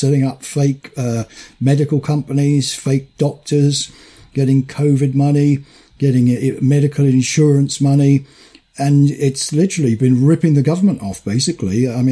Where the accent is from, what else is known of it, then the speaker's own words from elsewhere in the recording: United Kingdom; I'm a British man.